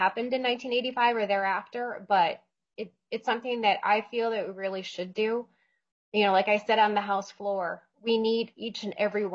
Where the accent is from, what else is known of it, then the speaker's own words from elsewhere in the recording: Bagley, Minnesota, United States; I grew up in Bagley, which is in kind of in the middle of the three reservations